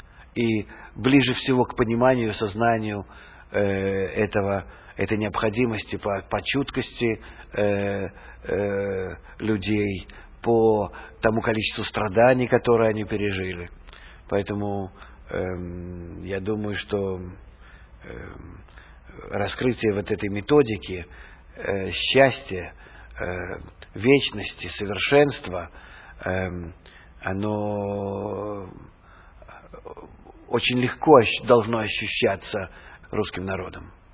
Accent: Saint Petersburg, Russia; moved away as an adult; Я вырос в Ленинграде, и воспитался, и получил образование. Я уехал уже 28-летним человеком оттуда, уже, так сказать, сформировавшимся.

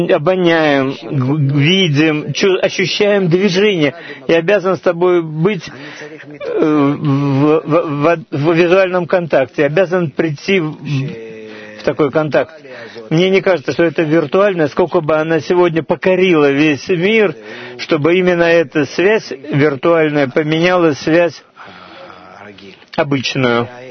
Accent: Karkur, Haifa District, Israel; я из Каркур.

